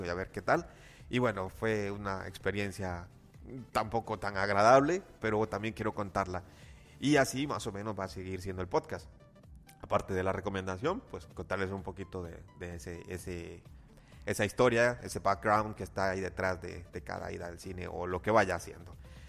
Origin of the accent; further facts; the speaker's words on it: Costa Rica; porque en mi pueblo no hay, así que tengo que trasladarme a la aldea siguiente, que son unos 30 minutos en auto para ir al cine de esa otra aldea. No son aldeas, no crean que Costa Rica vivimos tan atrás